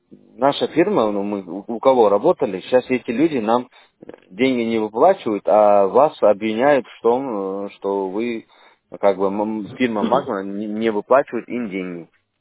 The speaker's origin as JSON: {"language": "Russian", "town": "Derbent", "region": "Dagestan", "country": "Russia", "lives_now": "Saint Petersburg, Russia", "said": "Я в Питере сейчас в данный момент. Я с Дербента, из Дагестана, я приехал сюда."}